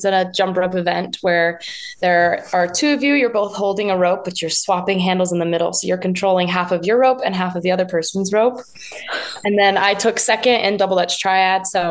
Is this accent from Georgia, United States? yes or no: no; Logan, Utah, United States; So some of them are from the team that I grew up on in Logan called Just Jumpin'.